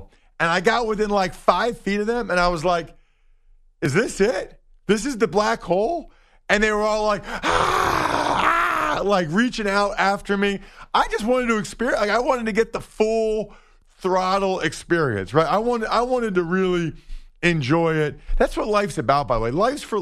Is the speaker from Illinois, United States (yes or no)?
no; Reading, Pennsylvania, United States; I did a speaking engagement in my hometown of Reading, Pennsylvania.